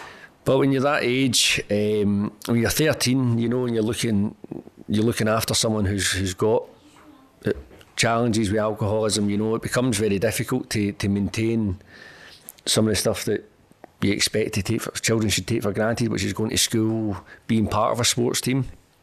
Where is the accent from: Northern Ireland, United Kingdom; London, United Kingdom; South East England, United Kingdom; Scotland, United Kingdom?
Scotland, United Kingdom; Glasgow; I grew up in Glasgow in Govan